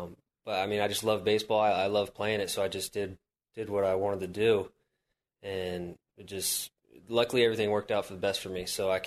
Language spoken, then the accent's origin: English; Florida, United States; me being born and raised in Florida, I mean, you know, you can play year round.